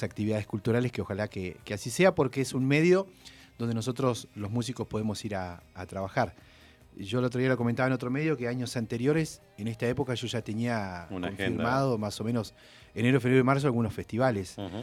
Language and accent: Spanish; Zapala, Neuquén, Argentina; Vengo de la Ciudad de los Cielos. Pero creo que la gente de Zapala lo reconoce eso, ¿no? Que tenemos un lugar particular donde vivimos, tenemos una belleza natural que todo el tiempo va cambiando